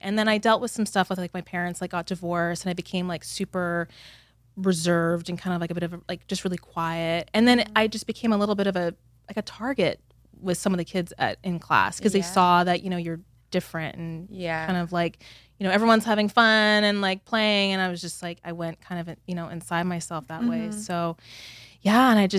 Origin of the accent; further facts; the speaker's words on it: Vancouver, British Columbia, Canada; also born or lived in London, United Kingdom; So I was raised in Canada. So okay. I'm from Vancouver, Canada. So even though like, okay. So by birth, on my birth certificate, I'm English. Sometimes I feel like I forget because we came to Canada when I was like 3 months old.